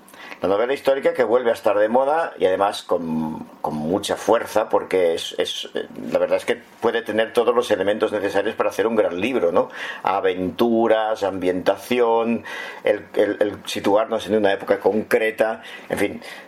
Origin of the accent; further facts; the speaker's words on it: Catalonia, Spain; aquí en Cataluña, que es de donde soy yo, porque aquí es una fiesta muy muy grande.